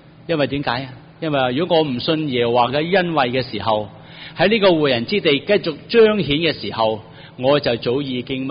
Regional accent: China; 我们中国人古人说，如果一个人有100岁的话

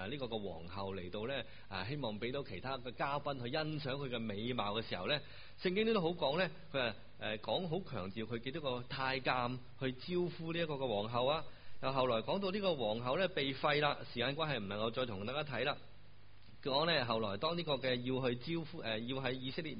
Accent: Hong Kong; 他们跟我们香港人呢有个很明显

